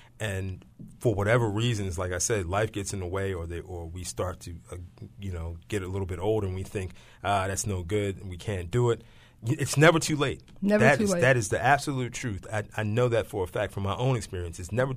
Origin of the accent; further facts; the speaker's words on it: Baltimore, Maryland, United States; I know I'm from West Baltimore